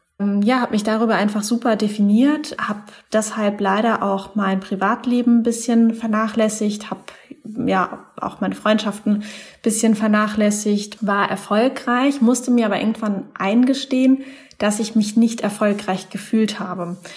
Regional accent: Mannheim, Baden-Württemberg, Germany; Ich komme ursprünglich aus Mannheim.

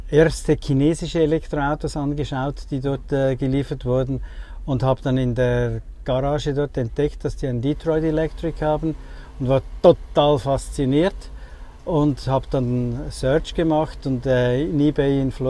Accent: Zurich, Switzerland; Ich komme aus Zürich, in der Schweiz.

